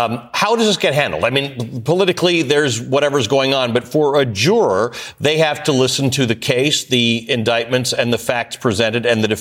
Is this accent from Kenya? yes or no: yes; Kenya; first language Swahili; English is a second language; my first language as a child growing up in Kenya was Swahili